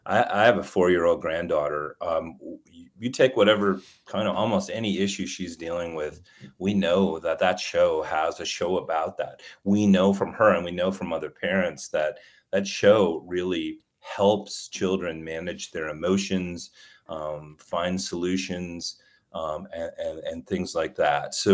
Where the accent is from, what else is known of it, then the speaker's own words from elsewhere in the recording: Stevens Point, Wisconsin, United States; Well, I grew up in Stevens Point and had the delusion, I think, that if I came to school in Madison, I might discover, you know, a career or something like that.